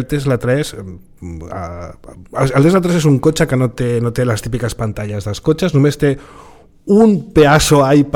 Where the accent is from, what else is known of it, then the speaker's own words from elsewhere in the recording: Barcelona, Catalonia, Spain; els que som natius de Barcelona, de fet evitem sempre